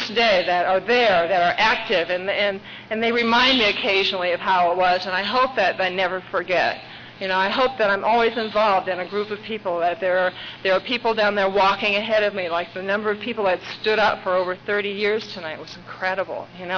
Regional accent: Iowa, United States; I had looked for the mothership for years growing up in the Iowa skies.

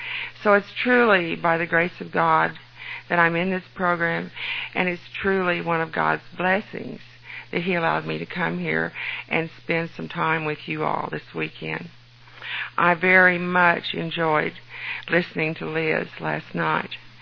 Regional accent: Mounds, Oklahoma, United States; And I am from Mounds, Oklahoma. And Mounds, Oklahoma is just right down the road from Tulsa, just about 20 minutes south of Tulsa.

